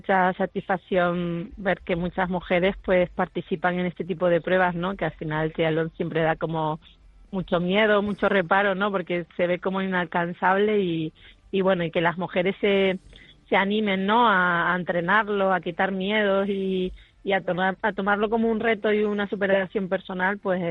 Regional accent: Canary Islands, Spain; now in Vitoria, Spain; Porque es estar en casa, aunque soy canaria, pero llevo mucho tiempo viviendo en Vitoria.

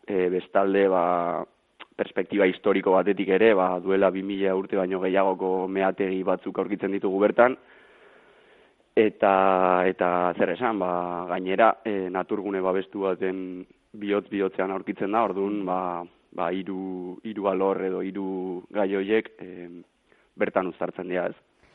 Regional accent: Errenteria, Basque Country, Spain; Ni hain justu errenteriarra naiz

